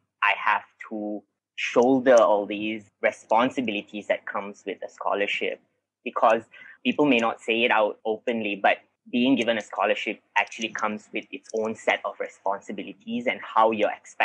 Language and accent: English; Ipoh, Perak, Malaysia; now in Kuala Lumpur, Malaysia; I moved from Ipoh to KL to study when about 4 years ago, six years ago.